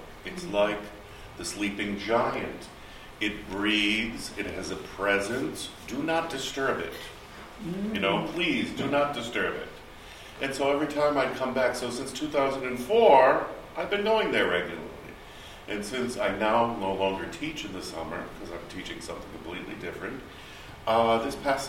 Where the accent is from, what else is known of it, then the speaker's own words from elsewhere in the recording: Cranston, Rhode Island, United States; moved away as an adult; also born or lived in Los Angeles; I grew up in Western Cranston. I left in 78. I returned. I moved to Los Angeles, which is not on this planet.